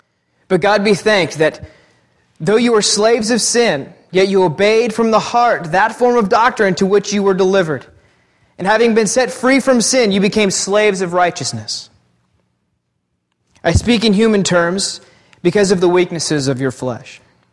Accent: Oregon, United States; I'm from Eastern Oregon, so I'm a hunter.

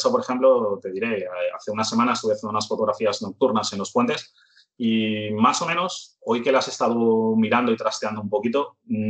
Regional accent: Madrid, Community of Madrid, Spain; now in Edinburgh, United Kingdom; yo resido aquí en Edimburgo, pero yo soy de Madrid.

